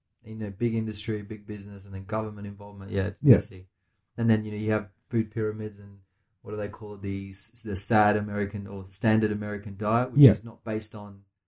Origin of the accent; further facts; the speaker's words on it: North Macedonia; So, yeah, because I grew up in Macedonia.